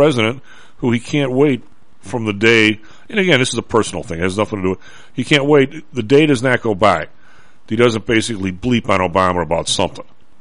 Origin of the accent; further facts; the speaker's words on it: United States; I happen to think we are pretty careful with this kind of stuff, and I'm deeply American.